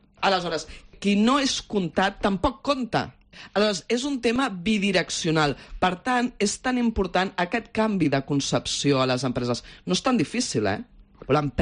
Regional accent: Catalonia, Spain; jo sóc catalana, aleshores, com comprendràs, m'agrada sempre veure-ho amb optimisme

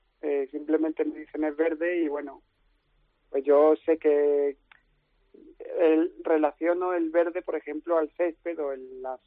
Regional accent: Ronda, Andalusia, Spain; De Ronda.

